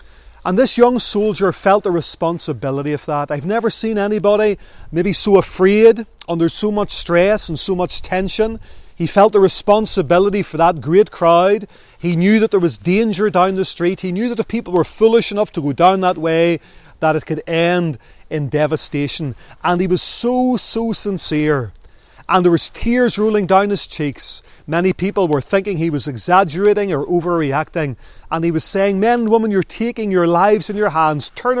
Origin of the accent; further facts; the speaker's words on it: Lisburn, Northern Ireland, United Kingdom; I still recall an event that happened whenever I was a young teenager, growing up in Lisburn.